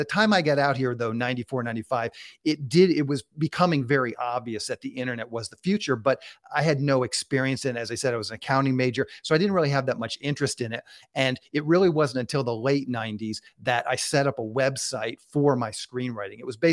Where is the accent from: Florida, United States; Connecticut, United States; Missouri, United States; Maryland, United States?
Maryland, United States; Annapolis; So I grew up in Annapolis, Maryland. I think it's probably very typical to a lot of towns in America.